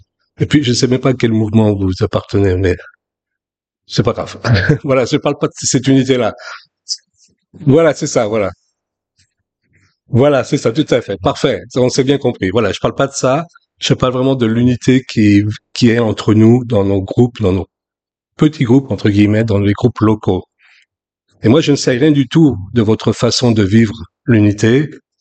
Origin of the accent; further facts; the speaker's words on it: France; first language French; moved away as an adult; also born or lived in Belgium / Italy; now in Switzerland; ma langue maternelle, en français. Parce que j'ai quitté la France, j'avais 19 ans, pour aller étudier en Belgique, à l'école biblique. Et puis ensuite, je ne suis plus rentré en France pratiquement. Je suis allé vivre en Italie, et maintenant depuis 13 ans en Suisse.